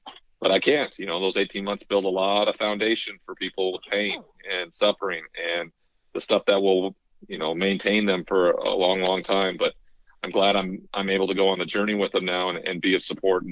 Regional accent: Great Falls, Montana, United States; it took the sheriff's department of my hometown in Great Falls to come and save my life.

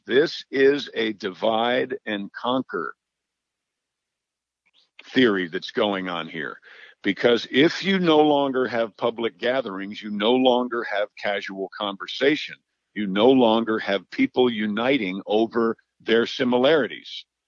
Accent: New York, United States; I did, absolutely, and I'm from New York.

